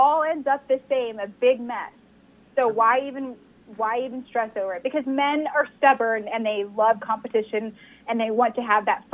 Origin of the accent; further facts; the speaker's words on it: Reno, Nevada, United States; I was raised in Reno, Nevada. We're known for short shorts on cops and meth.